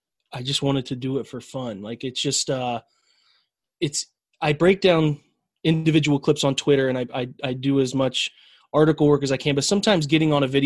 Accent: Ohio, United States; Yeah, so I grew up in Central Ohio, which is sort of, as you know, folks who are out of state or anything like that, Columbus is the center.

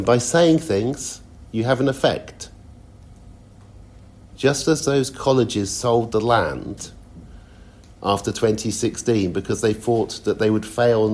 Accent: Oxford, South East England, United Kingdom; I live in Oxford again. I grew up in Oxford.

